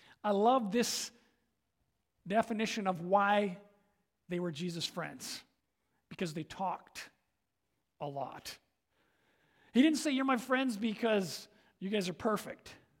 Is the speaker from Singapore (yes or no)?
no; England, United Kingdom; my background is, well, I'm English.